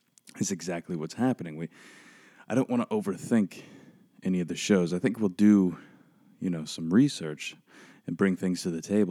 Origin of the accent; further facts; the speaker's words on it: Midwest, United States; now in Los Angeles, United States; I live in California, LA specifically, and I'm originally from Michigan, Indiana, the Midwest area, kind of bounced around there.